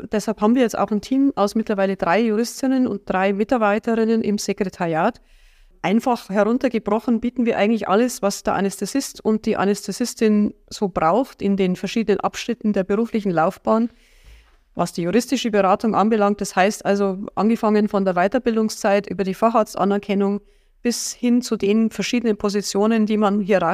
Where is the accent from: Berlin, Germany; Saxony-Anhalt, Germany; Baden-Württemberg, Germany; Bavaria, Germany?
Bavaria, Germany; born there; ich bin gebürtige Oberbayerin, für den Fall, dass der eine oder andere, der hier der Geschäftsstelle anruft, irgendwie einen fränkischen Dialekt erwarten würde. Den kann ich nicht bieten.